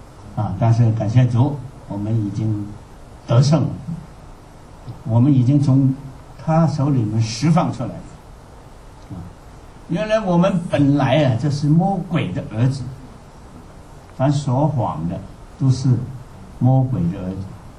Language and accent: Chinese; China; 我是从大陆出来的